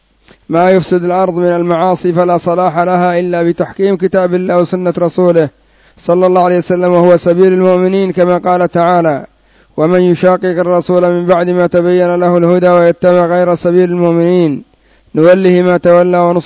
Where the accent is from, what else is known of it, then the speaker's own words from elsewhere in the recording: Yemen; أو يعتقد أن هذه القوانين مأخوذة من الكتاب والسنة، كما هو الحال عندنا في اليمن.